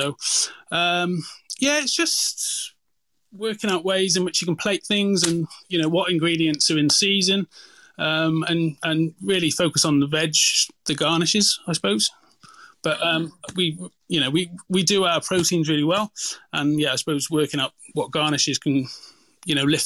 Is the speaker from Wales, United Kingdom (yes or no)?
yes; Wales, United Kingdom; now in Australia; I grew up in Wales, actually, so I'm half English, half Welsh